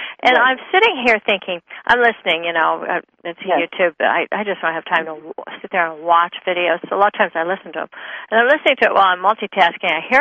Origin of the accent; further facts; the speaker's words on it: Portland, United States; It's my hometown. Yeah. Yeah, I grew up in Portland.